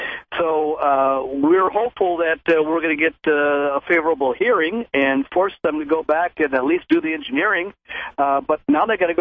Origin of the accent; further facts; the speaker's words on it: Monroe, Michigan, United States; I'm from Monroe, Michigan, just south of Detroit, and I'm in the heart of the Great Lakes Basin